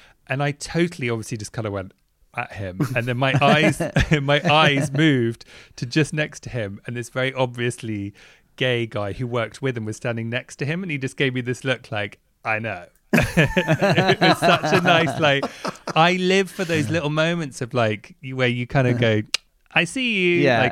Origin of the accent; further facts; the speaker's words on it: England, United Kingdom; And I suppose technically I'm English